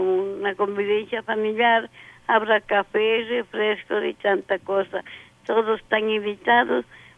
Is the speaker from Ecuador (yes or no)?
yes; Quito, Pichincha, Ecuador; Nosotros somos de Ecuador, de Quito.